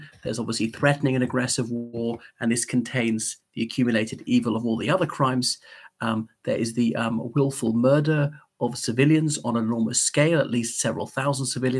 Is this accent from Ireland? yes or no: yes; Ireland; from Ireland, so welcome back to my channel once again.